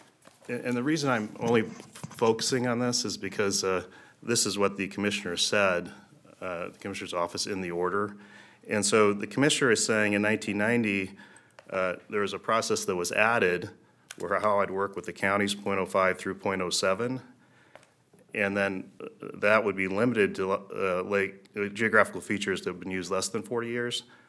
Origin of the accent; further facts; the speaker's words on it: Redwood Falls, Minnesota, United States; I grew up in Redwood Falls